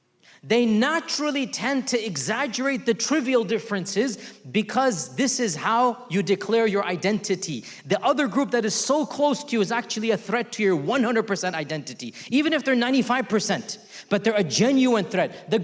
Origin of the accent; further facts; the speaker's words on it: United States; You're British, I'm American.